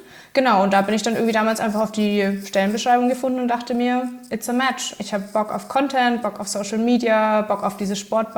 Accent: Mittenwald, Bavaria, Germany; Also ich wohne schön tief in Bayern. Hatten es gerade schon kurz vor der Aufnahme. Ich komme aus Mittenwald, heißt richtig in den Bergen. Bin 30

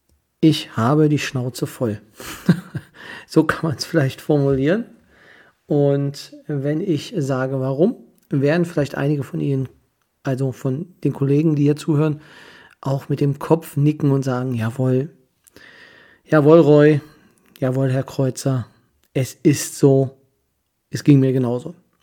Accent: Kyritz, Brandenburg, Germany

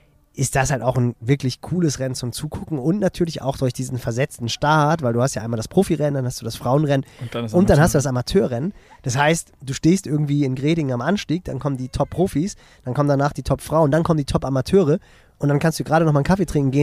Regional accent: Hamburg, Germany; Also bei uns in Hamburg war es jetzt diese Woche echt noch kalt morgens.

